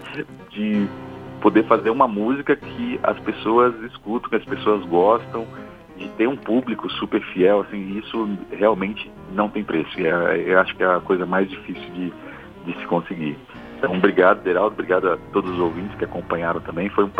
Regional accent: Vitória, Espírito Santo, Brazil; born there; moved away as an adult; Eu nasci em Vitória, Espírito Santo, né, e nessa época, década de 90, não existia o curso superior de música lá.

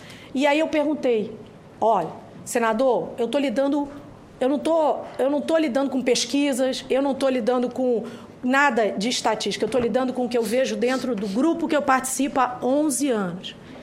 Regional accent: Rio de Janeiro, Brazil; now in Brasília, Brazil; Eu mesma estou em Brasília há 15 anos, mas eu sou do Rio.

